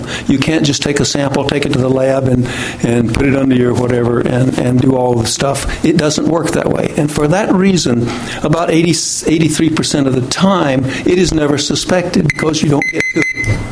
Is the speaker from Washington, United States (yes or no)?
yes; Skamokawa, Washington, United States; I'm from Skamakaway. That means smoke over water.